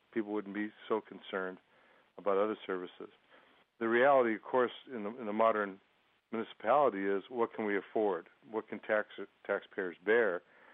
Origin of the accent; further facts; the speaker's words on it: San Jose, California, United States; I come from a city, it's my hometown of San Jose, California, where the water's been privatized almost forever.